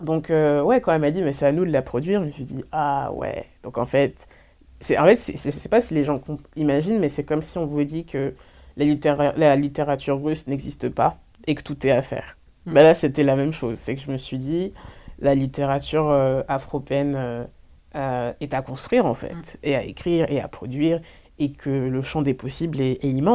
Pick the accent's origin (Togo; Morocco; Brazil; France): France; born there; alors que je suis née en France comme tout le monde